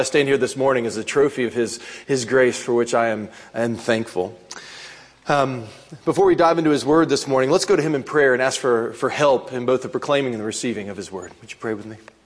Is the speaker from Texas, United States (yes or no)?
no; West Virginia, United States; If you've never been there, I'm from West Virginia. I can say that.